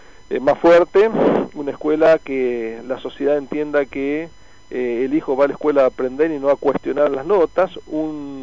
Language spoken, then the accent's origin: Spanish; Salta, Argentina; con el perdón de los salteños, yo mismo soy salteño